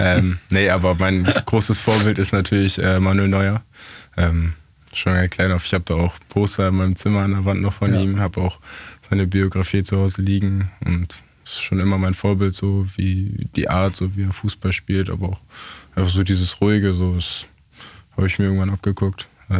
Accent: Recke, North Rhine-Westphalia, Germany; Und ich bin ja aus Recke.

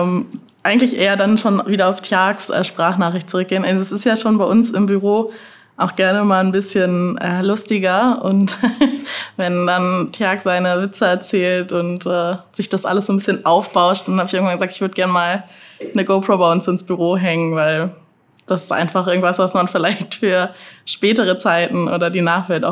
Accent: Schleswig-Holstein, Germany; also born or lived in Hamburg; ich bin zwar in Hamburg geboren, aber an der Stadtgrenze von Schleswig-Holstein in Halsmeck aufgewachsen.

